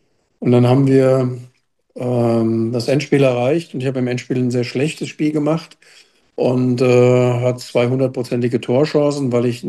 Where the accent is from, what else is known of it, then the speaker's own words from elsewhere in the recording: Wiesbaden, Hesse, Germany; ich bin hier in Wiesbaden aufgewachsen und bin in die Schule gegangen, Oranienschule, Abitur gemacht